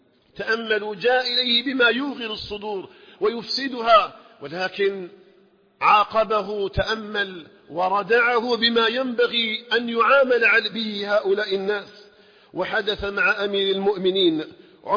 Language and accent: Arabic; Algeria; اللهم اجعل بلدنا الجزائر آمنا مطمئنا